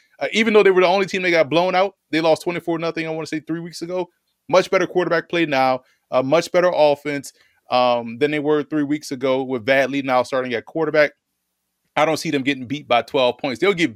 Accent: New Orleans, Louisiana, United States; accent: New Orleans; The thing is, I'm from New Orleans, so people, if the longer you hear me talk, the accent will come out, right?

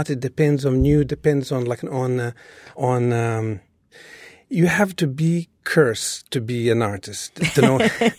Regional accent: Brazil; when I was growing up in Brazil, was a dictatorship, and there was like in the lower middle class.

